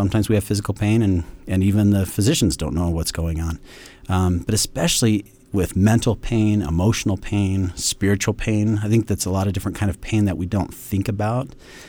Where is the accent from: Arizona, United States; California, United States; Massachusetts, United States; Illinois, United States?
Arizona, United States; Gilbert; now in Rexburg, United States; My wife and I are originally from Arizona. She grew up in Mesa. I grew up in Gilbert. And we spent the last 10 years down there.